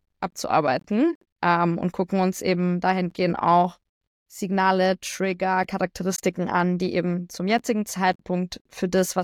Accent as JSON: {"language": "German", "town": "Munich", "region": "Bavaria", "country": "Germany", "tie": "born or raised there", "said": "Ich bin in München aufgewachsen. Meine Eltern kommen aus der ehemaligen Tschechoslowakei."}